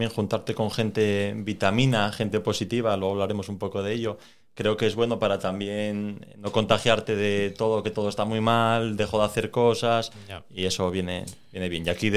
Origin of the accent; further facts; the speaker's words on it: Gijón, Asturias, Spain; No, yo soy de Gijón. Mi padre es de Mieres, pero se vino muy niño para Gijón. Con 8 años o así se vino para Gijón y yo nací aquí en Gijón. Eran de la Calzada, vinieron a vivir a la Calzada.